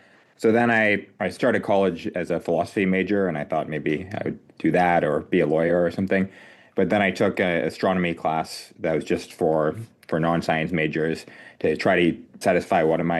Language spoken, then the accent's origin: English; Roseburg, Oregon, United States; I grew up near Roseburg, Oregon. It's a town kind of halfway between Eugene and Ashland. And I grew up first in a really small town near Umpqua, and then I went to high school in Roseburg